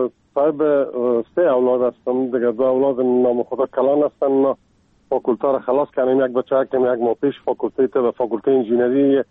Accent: Kabul, Afghanistan; moved away as an adult; also born or lived in Ghazni; now in Czechia; از کابل هستم و از سال 1985 در چک سلواکیا،

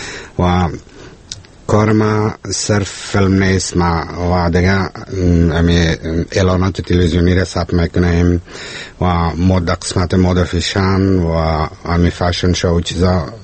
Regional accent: Kabul, Afghanistan; نه، من خودم از کابل هستم.

